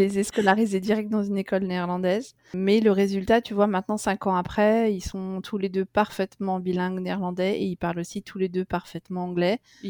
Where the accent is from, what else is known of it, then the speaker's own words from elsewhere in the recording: Paris, Île-de-France, France; Moi, je suis rentrée à Paris, parce que je suis originaire de Paris.